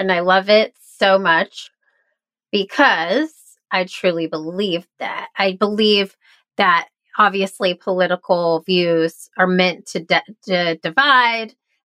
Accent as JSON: {"language": "English", "town": "Chicago", "region": "Illinois", "country": "United States", "lives_now": "Charleston, United States", "said": "I come from Chicago. Okay. Very liberal town, city. And then I moved to Charleston, South Carolina in 2020."}